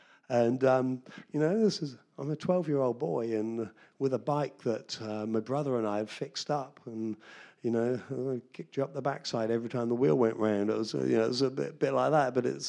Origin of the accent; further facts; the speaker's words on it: Taunton, South West England, United Kingdom; And I'm a Taunton boy. I grew up near Kingston St. Mary on a farm.